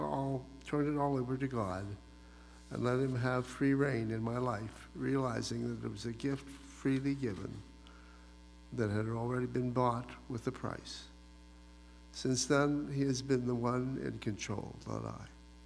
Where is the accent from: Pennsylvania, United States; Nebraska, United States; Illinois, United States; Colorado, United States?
Pennsylvania, United States; Gray; I was born on October 1st, 1951, shortly after midnight, to … was raised in a Christian home.